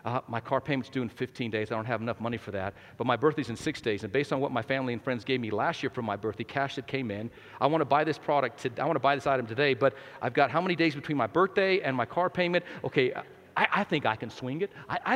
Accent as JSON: {"language": "English", "region": "New Mexico", "country": "United States", "said": "Man, I'm from New Mexico, the poor state, right? And I'm in New Mexico, and there's this like poverty mentality that already exists there."}